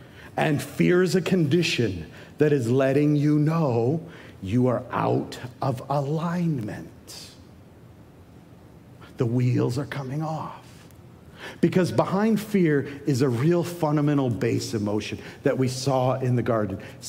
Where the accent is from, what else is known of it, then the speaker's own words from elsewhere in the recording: Detroit, Michigan, United States; also born or lived in Florida; I grew up in Detroit, and my wife and I lived most of our lives in Florida